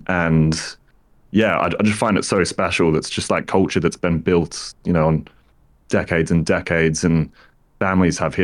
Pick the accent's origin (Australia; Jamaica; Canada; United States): Australia; growing up in Australia on the other side of the world.